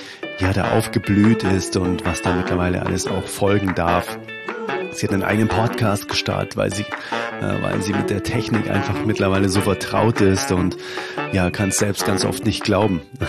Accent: Bavaria, Germany

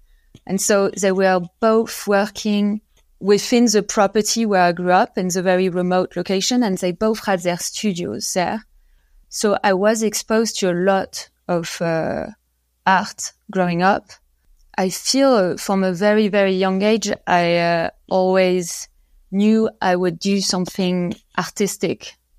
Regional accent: southwest France, France; So I grew up in France, in the southwest of France. In a tiny village, it was very remote and cut a bit from the world.

